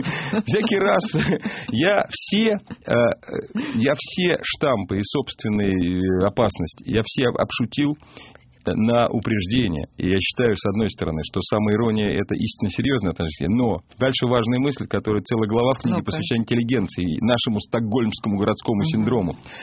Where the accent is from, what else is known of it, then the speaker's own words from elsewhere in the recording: Moscow, Russia; Я москвич. Покровки, я заядлый москвич, закоренелый москвич. И я малодушно, физически привязан к этому городу.